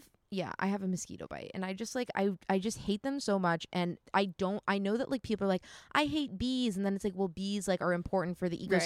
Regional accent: Connecticut, United States; Like, I grew up in Connecticut. It's totally real.

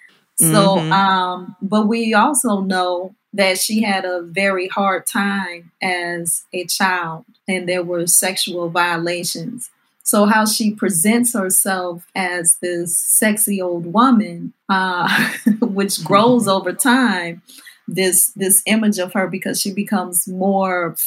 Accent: the South, United States; And so I'm always connected because I'm a Southern girl.

